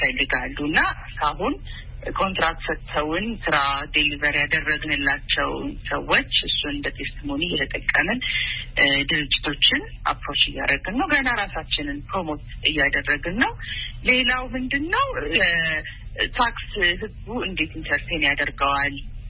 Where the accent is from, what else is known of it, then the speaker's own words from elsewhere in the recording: Addis Ababa, Ethiopia; እኔ እንግዲህ ተወልጄ ያደኩት አዲስ አበባ ነው።